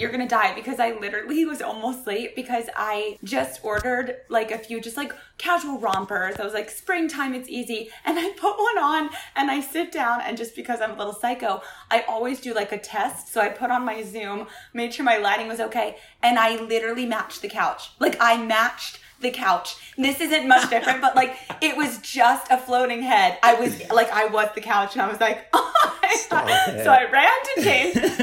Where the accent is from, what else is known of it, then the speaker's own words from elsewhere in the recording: Virginia, United States; From right outside of Washington, D.C., so Northern Virginia, Nova.